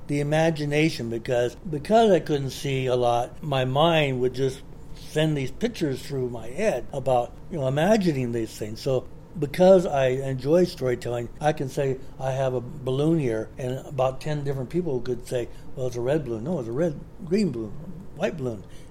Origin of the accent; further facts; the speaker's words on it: Sacramento, California, United States; Like I said, I'm a storyteller from Sacramento.